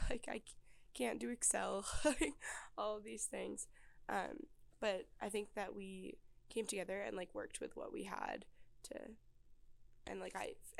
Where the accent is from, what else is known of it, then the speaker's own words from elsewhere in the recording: East Coast, United States; So even where I'm from, like I'm from the East Coast, New York, New Jersey area, that would be awesome to see that.